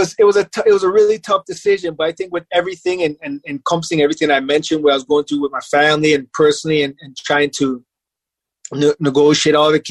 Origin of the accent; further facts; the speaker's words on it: Toronto, Ontario, Canada; it was a challenge for me being Canadian, right? Being Toronto.